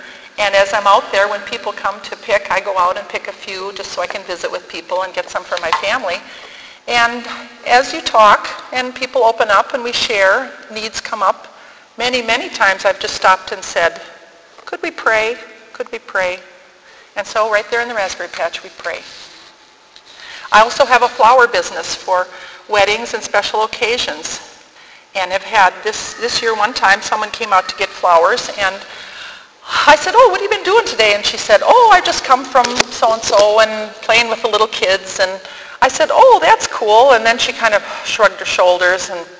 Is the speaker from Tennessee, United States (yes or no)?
no; North Dakota, United States; I'm from North Dakota. And what we can do there is tell jokes, tell stories, and talk, and cook.